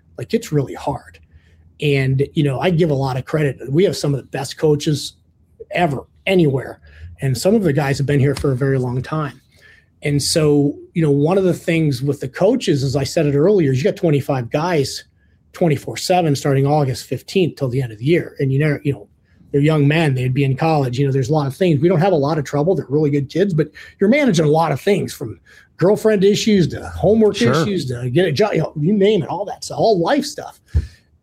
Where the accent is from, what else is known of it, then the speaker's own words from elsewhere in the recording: Ohio, United States; I grew up in the Midwest in Ohio. I didn't start playing hockey until I was later in my life.